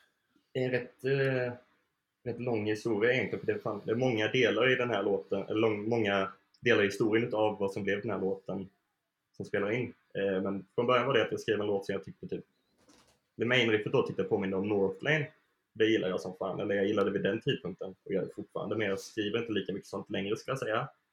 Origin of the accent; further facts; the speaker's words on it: Kalmar County, Sweden; now in Gothenburg, Sweden; Ja, jag bor utanför Göteborg just nu. Jag kommer egentligen från Småland, Ölandstrakterna där kring.